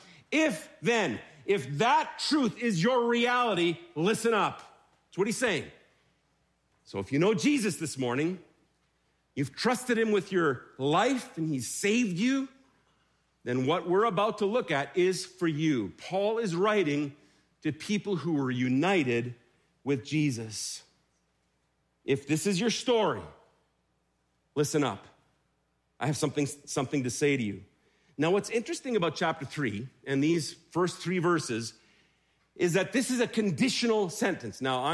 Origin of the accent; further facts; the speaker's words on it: Germany; I grew up in Germany. Mom and dad are missionaries there.